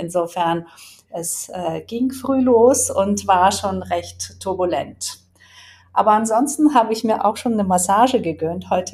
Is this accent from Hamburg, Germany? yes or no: yes; Hamburg, Germany; Ich bin aus Hamburg